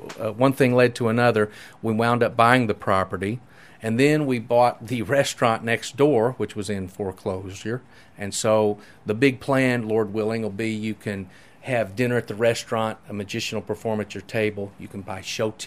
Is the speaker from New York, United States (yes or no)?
no; Tulsa, Oklahoma, United States; No, I'm from Tulsa.